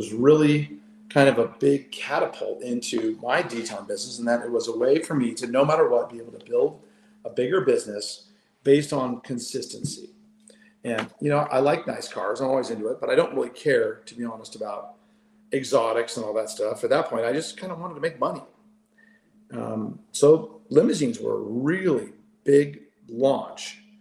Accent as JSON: {"language": "English", "town": "Dana Point", "region": "California", "country": "United States", "tie": "born or raised there", "said": "so all kind of close to where I grew up in Dana Point."}